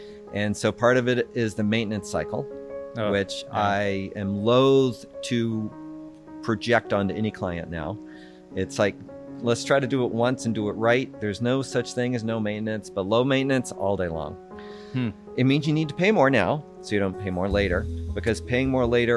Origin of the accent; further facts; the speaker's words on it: Memphis, Tennessee, United States; accent: Southern; I'm from Memphis, Tennessee.